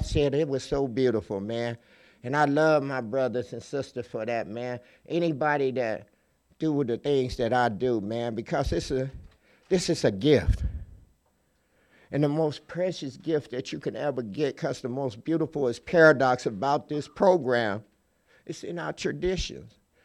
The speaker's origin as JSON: {"language": "English", "town": "San Diego", "region": "California", "country": "United States", "tie": "born or raised there", "said": "I grew up in Southeast San Diego. I've been here 54 years."}